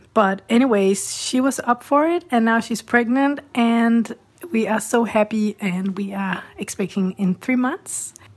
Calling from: Copenhagen, Capital Region of Denmark, Denmark; English is a second language; I'm a listener from Copenhagen, Denmark.

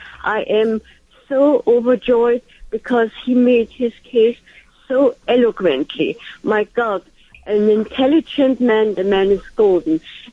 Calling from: Manhattan, New York, United States; It's a comment. … I'm calling from Manhattan.

